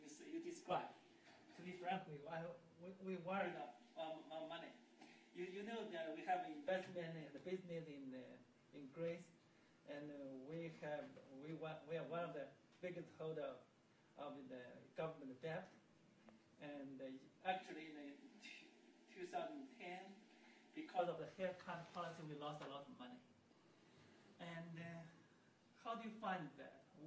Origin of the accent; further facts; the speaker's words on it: China; English is a second language; I'm from China